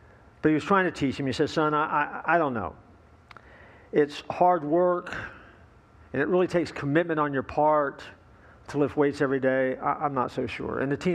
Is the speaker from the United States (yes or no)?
yes; Winter Park, Florida, United States; as a kid growing up, I have Southern Baptist roots, and I grew up over in Winter Park at the Kalani Baptist Church at the time, and I saw people get baptized there all the time.